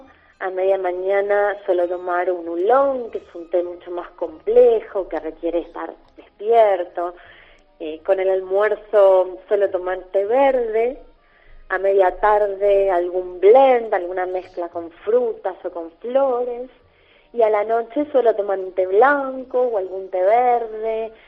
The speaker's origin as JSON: {"language": "Spanish", "country": "Argentina", "said": "Yo, por ejemplo, nací con el té, amo el té y no me cae bien el café, ni siquiera el mate, y soy argentina."}